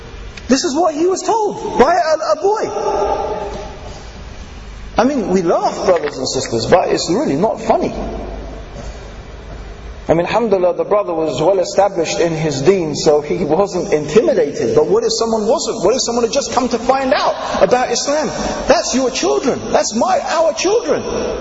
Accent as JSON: {"language": "English", "region": "England", "country": "United Kingdom", "said": "I'm from England."}